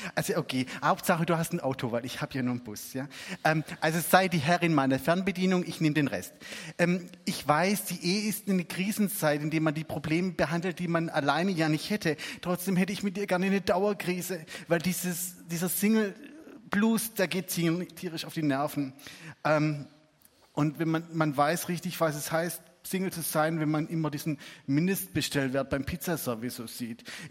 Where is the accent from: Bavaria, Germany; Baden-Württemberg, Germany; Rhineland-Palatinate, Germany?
Baden-Württemberg, Germany; Reutlingen; Also ich komme aus Reutlingen, ich bin 45 Jahre alt und noch recht funktionsfähig.